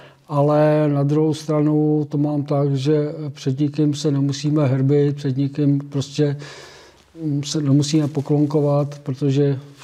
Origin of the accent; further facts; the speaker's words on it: Prague, Czechia; já jsem rodilý. Sice jako přichvařili nás v Praze, ale horní Počernice, kde jsem se narodil, tak byla Praha východ. Aha. Až potom nás Praha skramstla. Až někdy v roce 75, když jsem se vrátil z vojny.